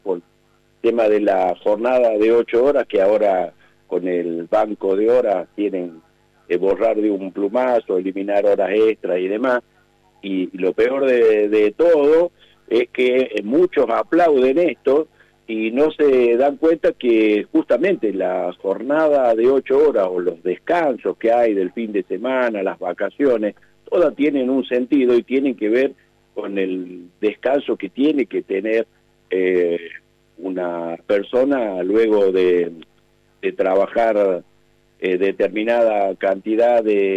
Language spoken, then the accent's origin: Spanish; Argentina; no sé qué vamos a recordar el primero de mayo como trabajadores argentinos